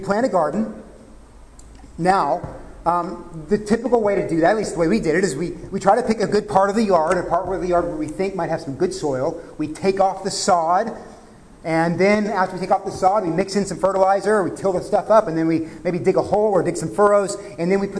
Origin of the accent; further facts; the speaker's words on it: Texas, United States; I took Spanish growing up in Texas